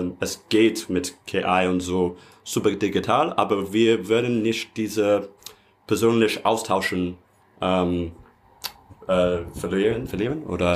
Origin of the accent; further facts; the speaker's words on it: England, United Kingdom; German is a second language; now in Germany; Ja, mein Deutsch ist nicht perfekt, also wir wissen. So. Ja, ich komme aus England. Ich habe halt seit schon 7 Jahren in Deutschland gewohnt.